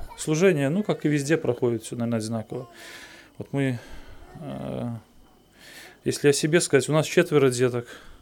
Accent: Vitebsk, Vitebsk Region, Belarus; я из Витебска, мы с женой, а брат Павел из Полоцка.

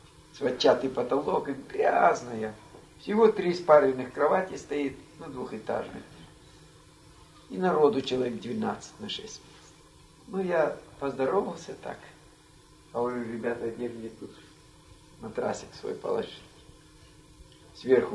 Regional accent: Taraz, Jambyl Region, Kazakhstan; Откуда ты? Я говорю, из Джамбула.

